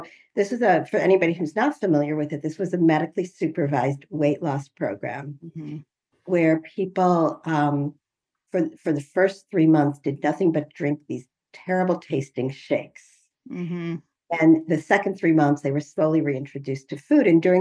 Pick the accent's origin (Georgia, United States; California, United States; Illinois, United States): Illinois, United States; Chicago; I'm from the Chicago area, and I knew I'd be settling back here